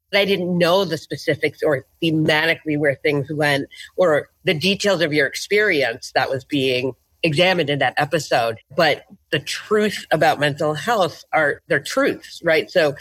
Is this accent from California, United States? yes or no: no; New Hampshire, United States; I grew up in New Hampshire and I have family here and luckily I like them.